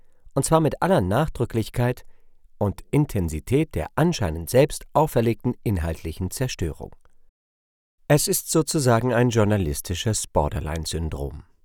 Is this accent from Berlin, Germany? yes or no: yes; Berlin, Germany; Als Berliner erwidere ich da spontan